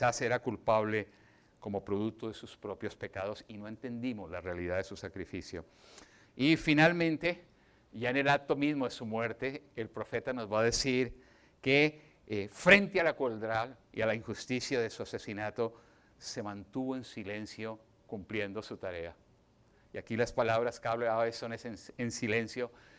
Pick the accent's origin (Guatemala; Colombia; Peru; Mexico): Colombia; en mi casa donde crecí en Colombia